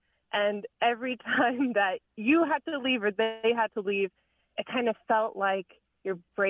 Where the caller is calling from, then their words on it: Rhode Island, United States; I'm calling from Rhode Island.